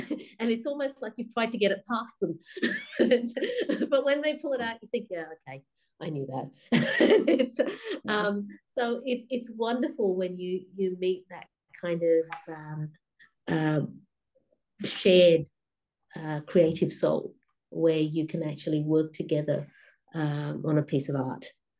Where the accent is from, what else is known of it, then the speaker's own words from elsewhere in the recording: Australia; an Australian author